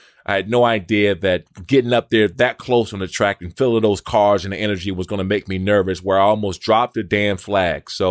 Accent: Maryland, United States; Remember, I'm from Maryland, Washington, D.C. area.

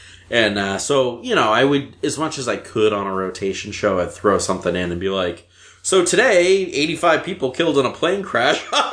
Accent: Boston, Massachusetts, United States; When I was a kid, the big thing in Boston, if you were a white kid growing up in Boston, you listened to WBCN.

